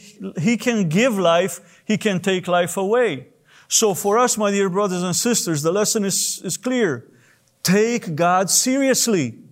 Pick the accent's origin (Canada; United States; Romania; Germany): Romania; I grew up in Romania when Romania was under communism